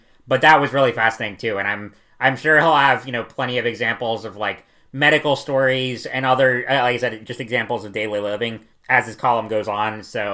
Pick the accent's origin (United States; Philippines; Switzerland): United States; North Carolina; The other new writer we have is Ari Anderson from my home state of North Carolina.